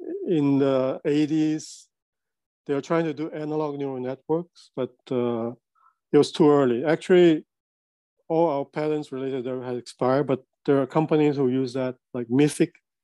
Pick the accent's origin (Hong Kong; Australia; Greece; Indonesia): Hong Kong; English is a second language; now in United States; I grew up in Hong Kong, but then I moved to US in 1994, just before the turnover.